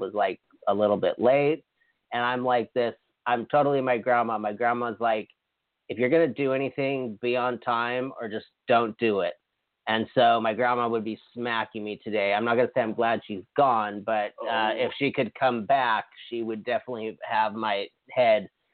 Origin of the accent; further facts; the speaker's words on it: Hawaii, United States; I mean, I'm from Hawaii